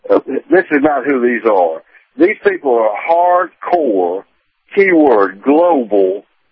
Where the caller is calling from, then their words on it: Atlanta, Georgia, United States; From Atlanta, Georgia.